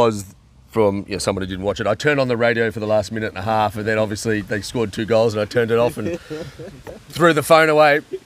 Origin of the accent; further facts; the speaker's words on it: Australia; we are here from Australia to talk about the Giants game